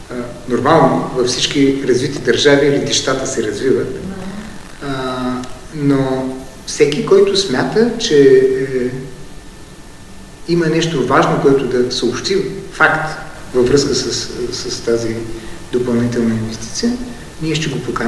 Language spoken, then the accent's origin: Bulgarian; Ruse, Ruse Province, Bulgaria; Да, аз съм от Русе